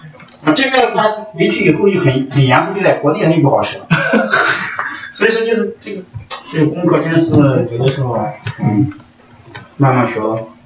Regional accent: China; 就是看我们这些从大陆过来这些啊

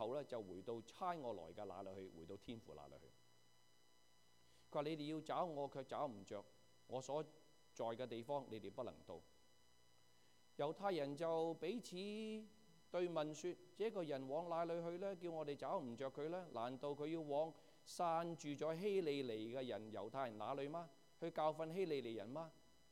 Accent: China; 我哋第二代我哋就翻身噶，我中国人，第一代辛苦

